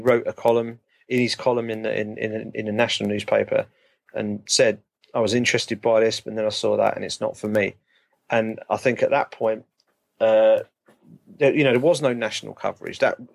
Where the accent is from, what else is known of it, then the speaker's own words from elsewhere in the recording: United Kingdom; So I'm happy to see the fight because I'm a Brit.